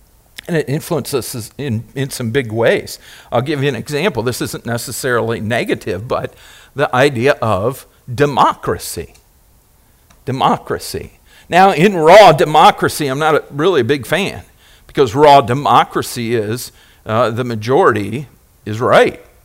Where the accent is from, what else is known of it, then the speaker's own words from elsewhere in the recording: United States; We are American.